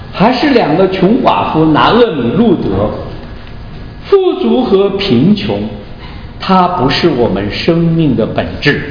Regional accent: Qinghai, China; moved away as an adult; also born or lived in Northeast China / Japan; 我从小生活在这个偏远的青海啊，那是中国最落后的省份啊，我不会想到说，哎，我跑到东北去读大学

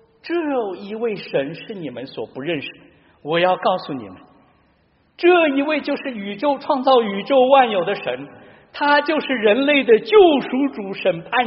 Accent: China; 我们今天时代的人，特别是我们中国人啊

